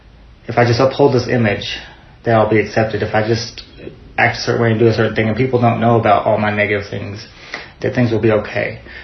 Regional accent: Santa Fe, New Mexico, United States; born there; When I was born, I was born in Santa Fe, New Mexico

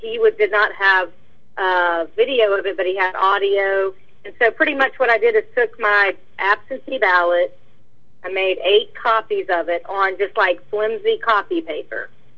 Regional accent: Georgia, United States; We are from Georgia originally, and so obviously seeing all the stuff from over there, it was very disturbing, I guess.

